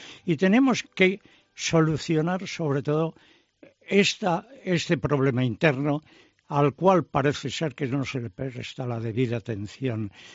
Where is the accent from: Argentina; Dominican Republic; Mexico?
Argentina; Córdoba; born there; Primero en Buenos Aires, luego en Córdoba, donde yo nací, regresaron a Buenos Aires.